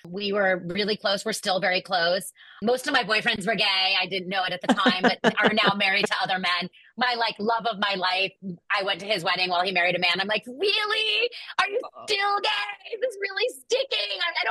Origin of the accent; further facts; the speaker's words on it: Bedford, New York, United States; I grew up in Bedford, New York. So I only grew up 45 minutes away from Manhattan.